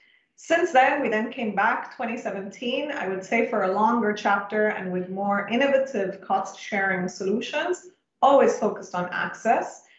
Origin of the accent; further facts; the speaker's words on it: Italy; I'm from Italy